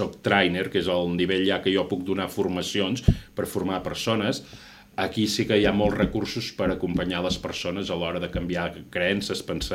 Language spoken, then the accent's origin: Catalan; Santa Maria de Merlès, Catalonia, Spain; moved away as an adult; now in Porreig, Spain; Visc a Porreig. Jo sóc de Merlès, Santa Maria de Merlès, vaig néixer allà en una casa de pagès, en una masia, amb els meus pares eren masovers, i actualment visc a Porreig